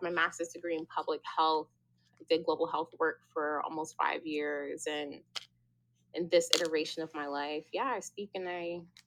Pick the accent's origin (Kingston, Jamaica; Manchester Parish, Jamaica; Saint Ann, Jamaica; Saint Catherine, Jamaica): Saint Catherine, Jamaica; Spanish Town; born there; I was born in Spanish Town, Jamaica. My mom is from St. Catherine. My dad's from St. Anne. Most of my family still lives there.